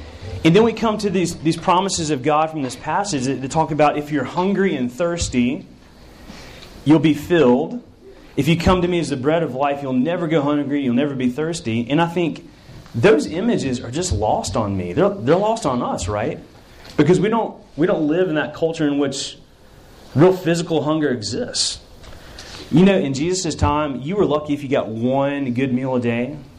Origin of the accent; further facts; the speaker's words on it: Chattanooga, Tennessee, United States; the Crystal Square Off in my hometown of Chattanooga, Tennessee